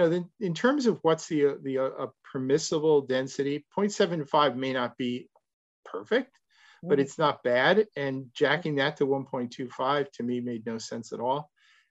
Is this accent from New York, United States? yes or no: yes; New York City, New York, United States; I grew up in New York City